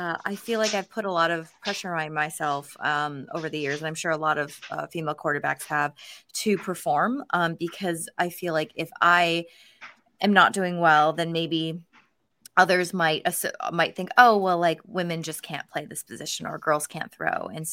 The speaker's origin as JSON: {"language": "English", "town": "St. Louis", "region": "Missouri", "country": "United States", "tie": "born or raised there", "said": "So I grew up in St. Louis, Missouri, mainly. And there wasn't many Asians in my school."}